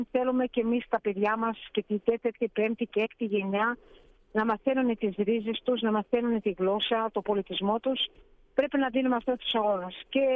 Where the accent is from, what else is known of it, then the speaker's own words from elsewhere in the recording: Greece; now in Australia; Γιατί ο Έλληνας στο εξωτερικό πραγματικά θέλει να νιώθει Έλληνας από πολύ μακριά.